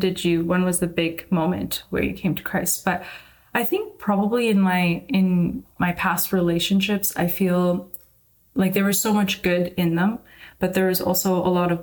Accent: Canada; we're Canadian

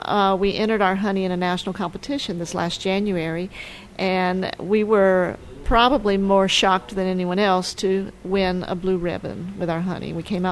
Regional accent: Louisiana, United States; born and raised in Vermilion Parish. Graduated from Gaydon, taught at Kaplan High School for 30 years. So I've been in this area for a long time.

